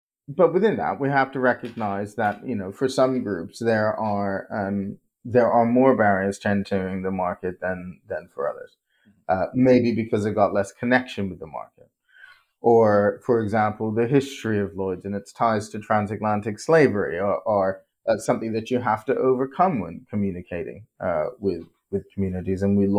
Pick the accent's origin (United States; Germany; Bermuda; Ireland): Bermuda; I'm from Bermuda, you know, it's a center of reinsurance.